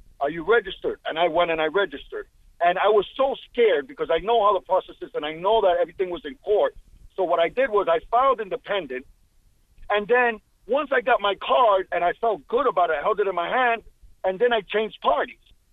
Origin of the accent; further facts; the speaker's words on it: United States; I love being an American. I'm Cuban-American, and I love this country, and I love the whole process of voting.